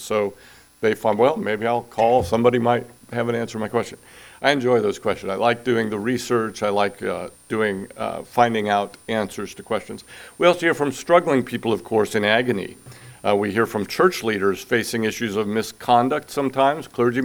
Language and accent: English; Omaha, Nebraska, United States; moved away as an adult; now in Denton, United States; I came to Denton from Omaha, Nebraska in 1986 to study the trumpet.